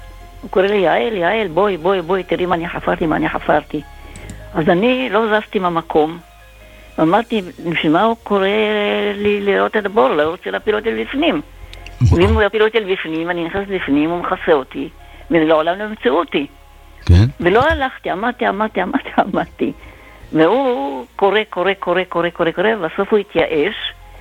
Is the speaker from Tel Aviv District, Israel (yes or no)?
yes; Herzliya, Tel Aviv District, Israel; גרתי בהרצליה, וכשהייתי ילדה בת בסביבות 9 משהו כזה